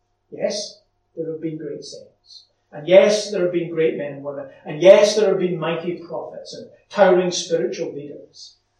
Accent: Lesmahagow, Scotland, United Kingdom; There's an old path not far from where I grew up in Lismahago that runs over the moor to Muirkirk in Ayrshire.

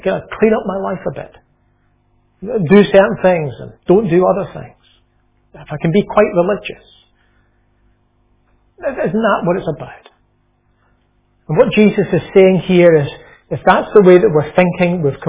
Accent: Scotland, United Kingdom; When I grew up, where I grew up in Lanarkshire, we lived not far from the Clyde Valley

